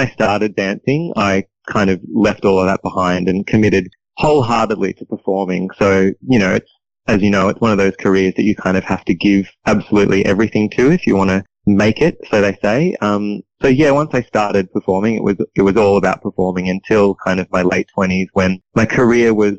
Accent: Ballarat, Victoria, Australia; my experiences growing up in Ballarat and being in that dance world

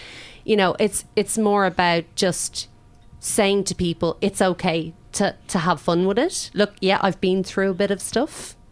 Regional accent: Ireland; Being Irish, Jesus, self-deprecation is like my number one agenda.

